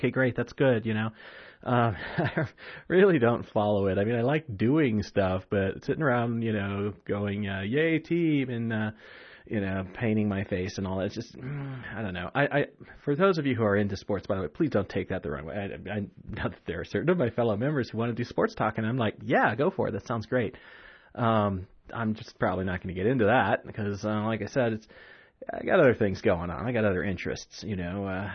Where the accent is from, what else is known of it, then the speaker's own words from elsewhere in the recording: United States; And again, speaking as an American who, even if I was into sports, would only probably be into American sports.